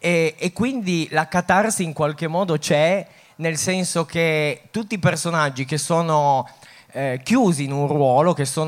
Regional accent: Piedmont, Italy; io sono nato e cresciuto in Valsusa

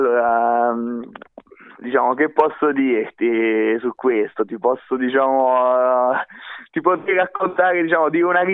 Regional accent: Frisa, Abruzzo, Italy; si tratta della cucina tradizionale di questo paese, del mio paese, di Frisa

